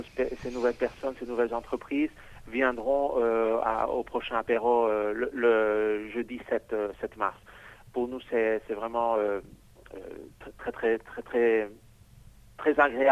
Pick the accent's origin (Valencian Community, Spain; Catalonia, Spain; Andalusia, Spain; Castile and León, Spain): Valencian Community, Spain; Alicante; Moi, je suis né en Espagne, d'accord. Donc de père et de mère belges. Ma famille est belge. Et bon, moi, j'ai vécu toute ma vie à Alicante.